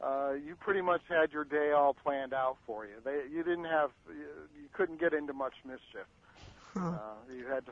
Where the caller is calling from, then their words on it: Brant Lake, New York, United States; I'm calling from Brant Lake, New York